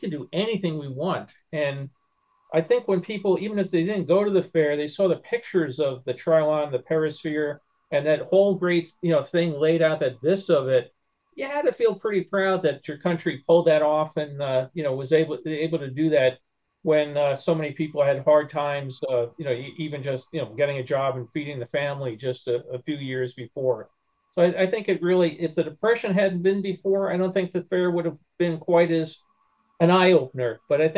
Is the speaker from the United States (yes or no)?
yes; Brooklyn, New York, United States; When I was growing up, and I grew up in Brooklyn. I mean, for an exciting day, we would go to Queens or something.